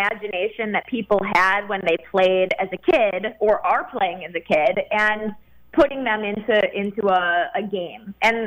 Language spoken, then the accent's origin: English; Chicago, Illinois, United States; I grew up in Chicago, and that was the 90s were, you know, the best time to grow up in Chicago.